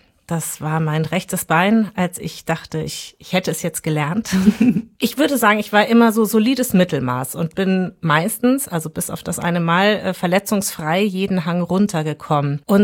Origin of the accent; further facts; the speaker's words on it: Munich, Bavaria, Germany; Ich bin ja in München groß geworden